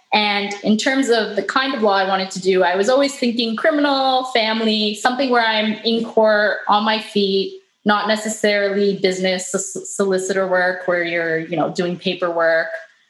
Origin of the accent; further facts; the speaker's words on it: Canada; I realized I'm an outsider from Canada coming to this African nation.